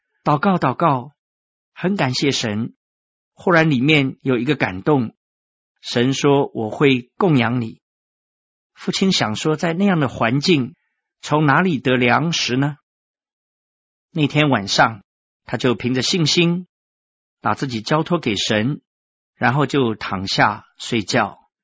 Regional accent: China; 我们中国人说，天有不测风云。

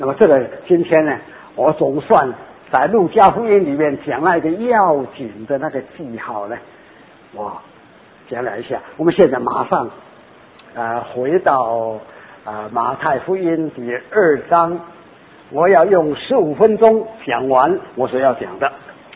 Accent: Guangzhou, Guangdong, China; 打网打饼，我们广州人说的打魂，你敢打魂吗？

